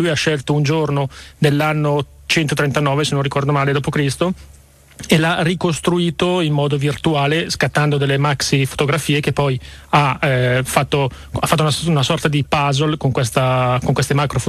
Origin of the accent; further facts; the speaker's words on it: Lombardy, Italy; io non me la sono sentita da Brianzolo.